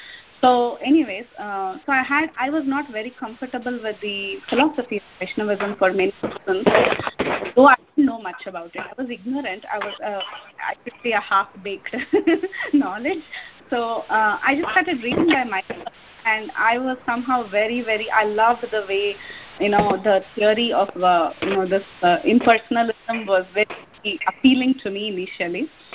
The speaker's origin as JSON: {"language": "English", "country": "India", "second_language": "English", "moved": "as an adult", "lives_now": "United States", "said": "I came from India after marriage."}